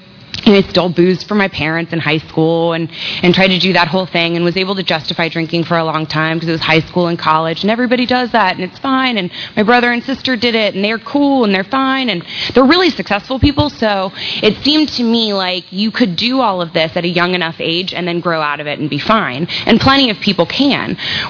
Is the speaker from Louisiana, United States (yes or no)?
no; Tampa, Florida, United States; But I was raised in Tampa.